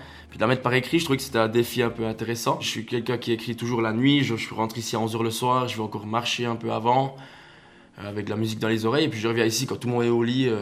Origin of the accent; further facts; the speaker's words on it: Moutier, Bern, Switzerland; je suis né ici à Moutier. J'ai toujours vécu dans cette maison. Là, je dirais, prévôtois pure souche, mais à part le nom de famille qui vient plutôt du canton de Soleure. J'ai toujours vécu ici.